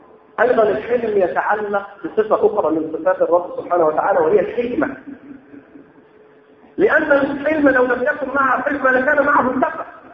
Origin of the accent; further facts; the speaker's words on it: Egypt; عندنا في مصر هنا بيسفروا بنوع ايه؟ سبوا الدين.